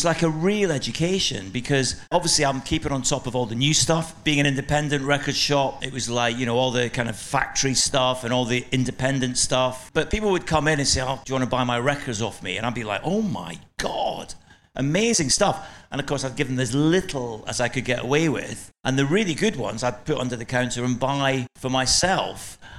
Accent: Scotland, United Kingdom; moved away; also born or lived in Nottingham; It's a long story how I moved to Nottingham from Scotland, but I ended up in Nottingham playing saxophone and singing in bands.

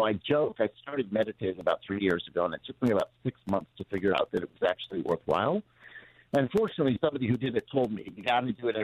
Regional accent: Los Angeles, California, United States; I grew up in Los Angeles.

